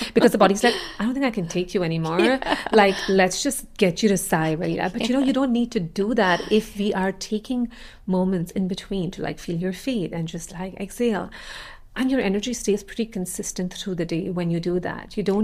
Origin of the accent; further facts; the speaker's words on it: India; I grew up in India and I grew up in a very spiritual family